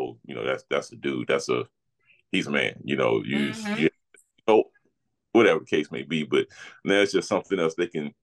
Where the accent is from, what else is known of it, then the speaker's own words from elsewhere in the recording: the South, United States; I mean, I was raised in the South, and my mom and dad believe in Adam and Eve, not Adam and Steve.